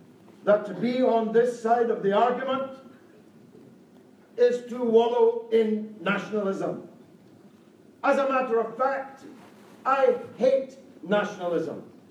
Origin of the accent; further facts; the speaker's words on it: Scotland, United Kingdom; Being a Scotsman from Irish background, I can hardly be called a little Englander.